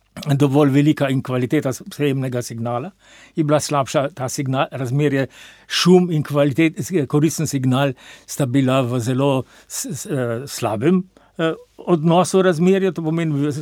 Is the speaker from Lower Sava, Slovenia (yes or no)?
yes; Sevnica, Lower Sava, Slovenia; sam izhajam ne iz mesta Ljubljane, ampak iz nekega manjšega podeželskega mesta, a ne? Rojen sem drugač bil iz Sevnice.